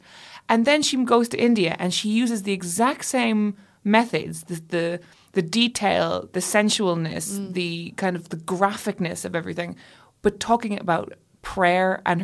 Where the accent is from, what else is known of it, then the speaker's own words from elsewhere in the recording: Ireland; because I grew up Catholic and in Ireland as well.